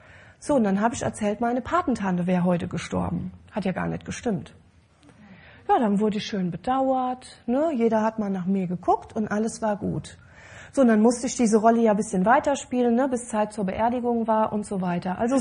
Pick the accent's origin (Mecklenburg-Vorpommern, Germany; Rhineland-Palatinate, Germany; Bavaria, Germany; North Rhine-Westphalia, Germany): Rhineland-Palatinate, Germany; Dernbach; Ich habe übrigens heute Besuch von jemandem aus Dernbach, aus dem Ort, wo ich herkomme.